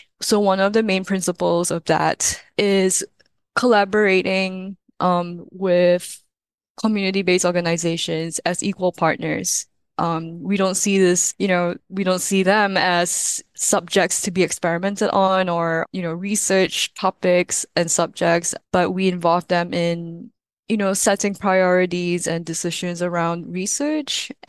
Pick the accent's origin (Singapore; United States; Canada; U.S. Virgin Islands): Singapore; I'm from Singapore